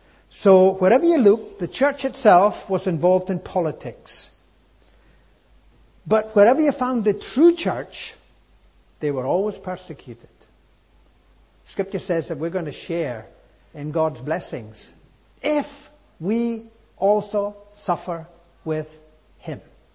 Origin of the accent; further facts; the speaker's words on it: Scotland, United Kingdom; My father was a farmer. I was born in the Orkney Islands.